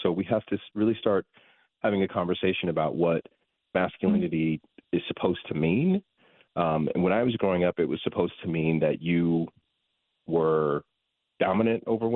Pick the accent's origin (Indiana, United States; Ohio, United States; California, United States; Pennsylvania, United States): Ohio, United States; When I was growing up in Ohio, I didn't, when you're young, like the place where you're living is the whole world